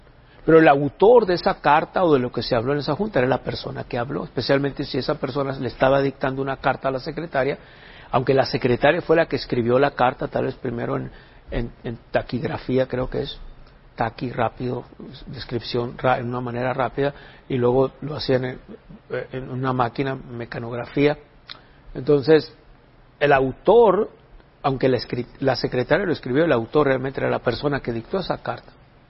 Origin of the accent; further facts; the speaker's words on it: Sonora, Mexico; Voy a usar una expresión coloquial como sonorense que soy, bichi